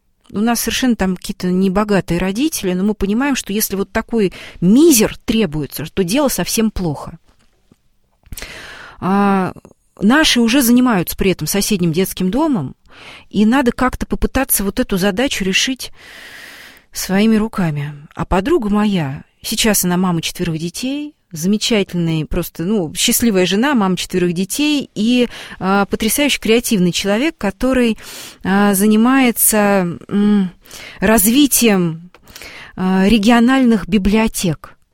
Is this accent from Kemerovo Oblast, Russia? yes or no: no; Kaluga Oblast, Russia; а поскольку родом как раз я из Калужской области